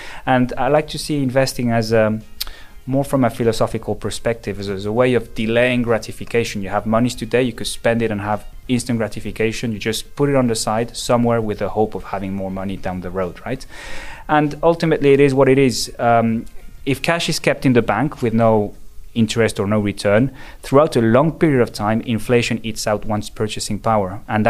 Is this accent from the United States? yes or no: no; Luxembourg; also born or lived in Spain; So I am both Spanish and Luxembourgish. I grew up in Luxembourg and studied abroad in Spain, France, and London.